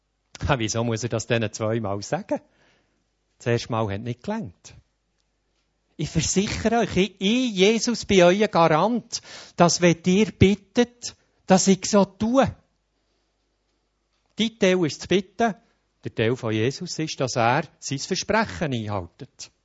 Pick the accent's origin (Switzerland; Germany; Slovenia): Switzerland; Bern; Mir persönlich ist die Sprache vom Sprachengebet als Berner so eine Hilfe geworden.